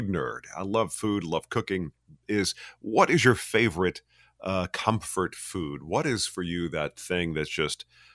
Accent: Dallas, Texas, United States; also born or lived in New Orleans; now in South Padre Island, United States; I'm from Dallas originally, but I've lived there for like on and off for about 25 years.

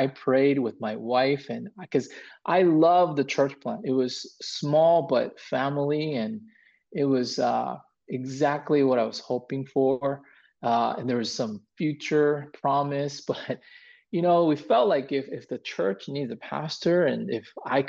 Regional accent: Huntington Beach, California, United States; my hometown of Huntington Beach, even though I wasn't born there, I grew up all my life there.

